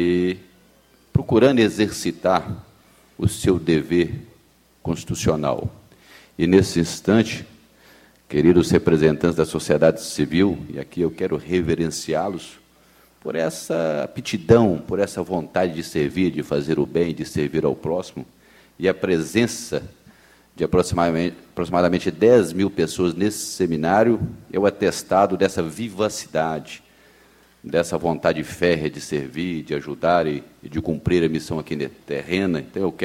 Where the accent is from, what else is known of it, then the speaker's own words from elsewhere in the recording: Ibirité, Minas Gerais, Brazil; Eu sou de origem simples, nascido e criado em Ibirité.